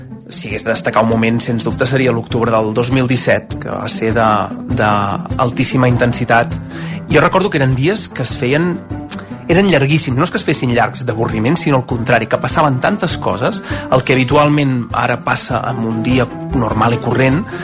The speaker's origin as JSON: {"language": "Catalan", "town": "Santpedor", "region": "Catalonia", "country": "Spain", "said": "tinc 39 anys, sóc de Santpedor"}